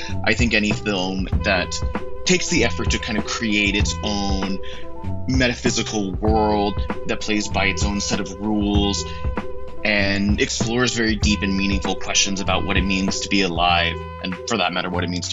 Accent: United States; now in New York, United States; I am an American based in New York.

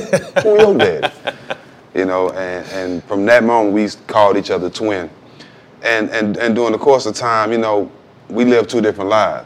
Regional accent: Port Arthur, Texas, United States; he was back and forth in Houston, in my hometown, Port Arthur, was like an hour away.

